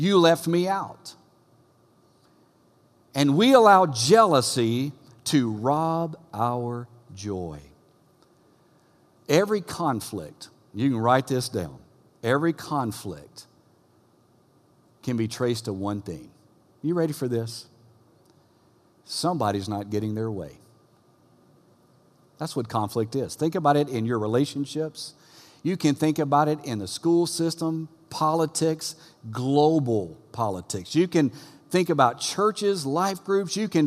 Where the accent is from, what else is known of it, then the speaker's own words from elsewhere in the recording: Louisiana, United States; We're from Louisiana, so it's king cake season